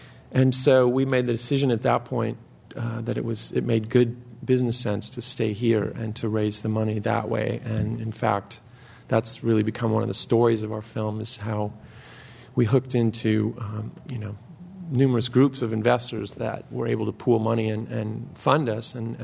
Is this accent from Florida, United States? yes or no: yes; Miami, Florida, United States; I'm from Miami, so the story is set in South Florida and Florida.